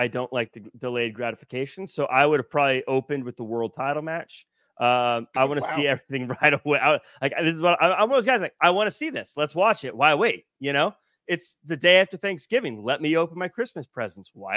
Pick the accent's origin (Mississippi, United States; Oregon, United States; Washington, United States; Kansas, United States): Washington, United States; Tacoma; I'm from Tacoma. In fact, I grew up in Parkland specifically. Representing the PKD of Parkland.